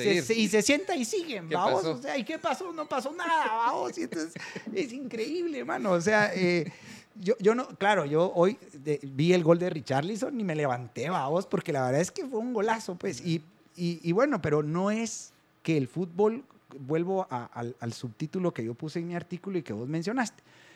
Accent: Guatemala; Somos chapines 100%. Amamos nuestro país.

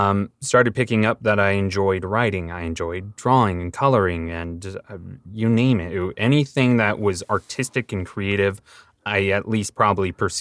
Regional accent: Bonney Lake, Washington, United States; also born or lived in Seattle / Kirkland; So I was born in Seattle and kind of grew up a bit in Kirkland, and then we moved to Bonnie Lake when I was in elementary. And so I kind of grew up in this area most of my life.

